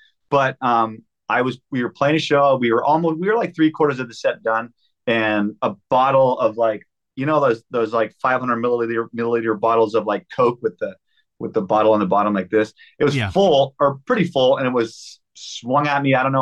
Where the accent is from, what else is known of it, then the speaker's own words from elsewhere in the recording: Canada; we're from Canada